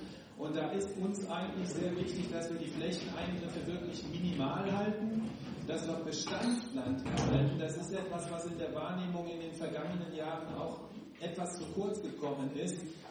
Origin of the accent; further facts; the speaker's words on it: Holzweiler, North Rhine-Westphalia, Germany; Ich komme auch aus Holzweiler